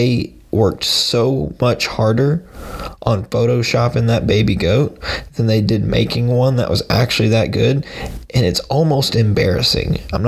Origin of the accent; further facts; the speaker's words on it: Bryan, Texas, United States; I'm 24 years old. I'm from Bryan, Texas. I've lived here my entire life.